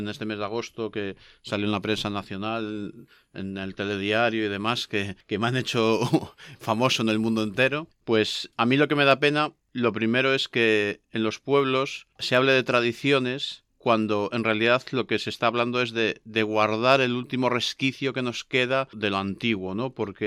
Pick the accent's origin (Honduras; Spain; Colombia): Spain; Meruelo, Cantabria; y yo que soy de Meruelo